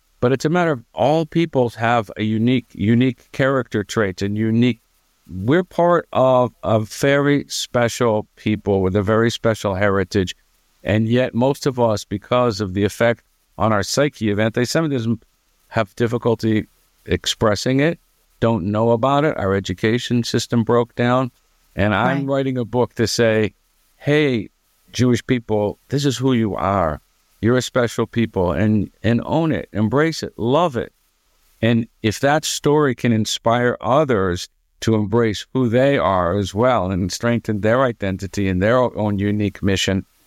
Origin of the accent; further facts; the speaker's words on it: London, Ontario, Canada; I grew up in London, Ontario, Canada, as a typical Jew, typical American Jew, which means Judaism and being Jewish meant very little.